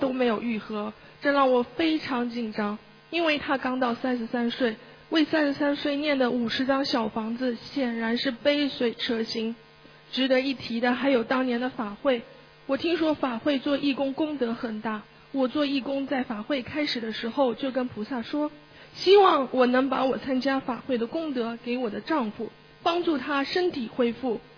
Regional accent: Auckland, New Zealand; 大家好，我是来自新西兰奥克兰的

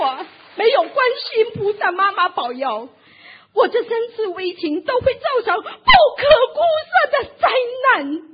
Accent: Guangxi, China; 我是来自广西的

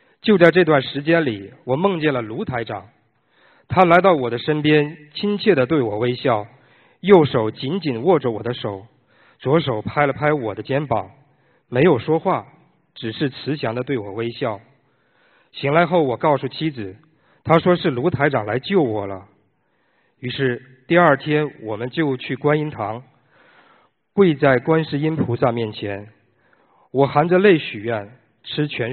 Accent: New Zealand; 大家好，我是来自新西兰的同修

